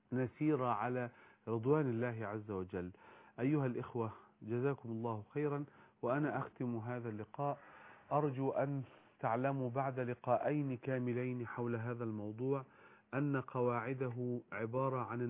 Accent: Egypt; احنا مصريين، احنا شعب مصري

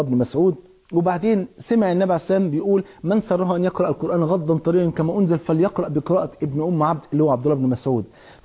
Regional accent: Egypt

